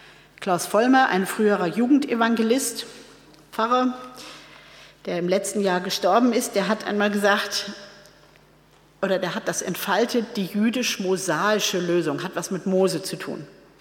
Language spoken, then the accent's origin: German; Hamburg, Germany; ich bin in Hamburg zur Schule gegangen, ich habe den lutherischen gelernt